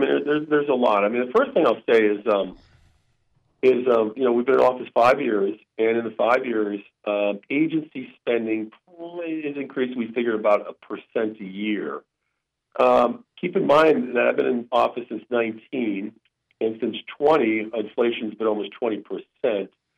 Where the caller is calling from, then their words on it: Palmer, Alaska, United States; No, I'm calling from Palmer.